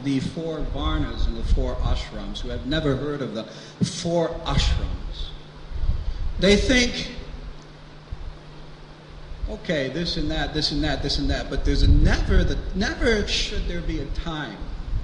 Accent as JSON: {"language": "English", "country": "United States", "tie": "born or raised there", "said": "I was born and raised in America."}